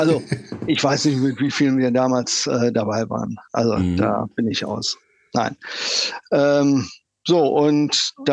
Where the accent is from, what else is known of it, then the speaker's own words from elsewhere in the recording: Hahn, Germany; ich bin hier in Hahn geboren, 1967, also ein paar Jährchen her. Und eigentlich immer in Hahn geblieben